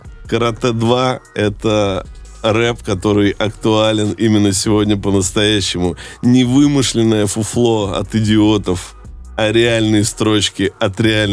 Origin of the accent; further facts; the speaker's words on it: Saint Petersburg, Russia; now in Moscow, Russia; Я в Москве живу 15 лет, и когда меня спрашивают, ну, бывает, спрашивают, а ты откуда? Я всегда говорю, я из Питера, я петербуржец.